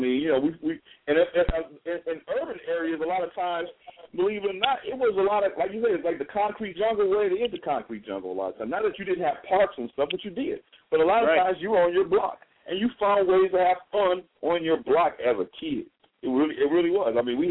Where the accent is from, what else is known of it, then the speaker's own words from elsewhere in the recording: Chicago, Illinois, United States; Because in the summertime up north, because I'm from Chicago, and up north, it would get hot.